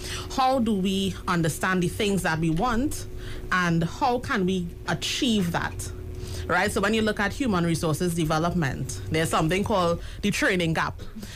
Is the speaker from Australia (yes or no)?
no; San Fernando, Trinidad & Tobago; I am from South. San Fernando, born and bred.